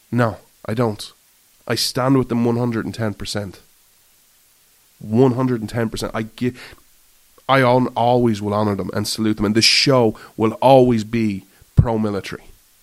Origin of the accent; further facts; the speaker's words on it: Ireland; you thrive as Americans and I thrive as an Irishman and we thrive as a world